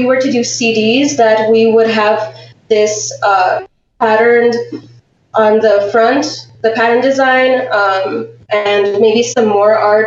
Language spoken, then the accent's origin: English; Romania; I am from Romania.